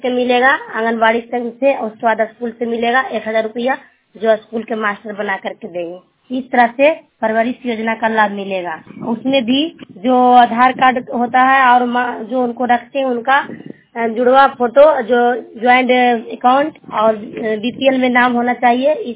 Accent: Chorogaon, Bihar, India; मैं north block चोरोगांव जिला नालंदा के रहने वाली हूँ

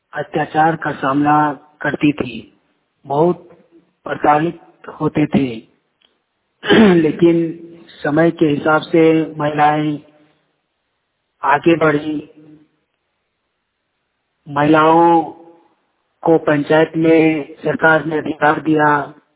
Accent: Jharkhand, India

